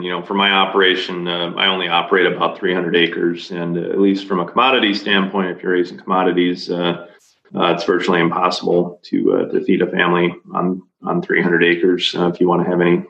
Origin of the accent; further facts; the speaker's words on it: Buffalo Center, Iowa, United States; So I grew up there. I went to Iowa State University in Ames, Iowa, after I graduated high school in 1998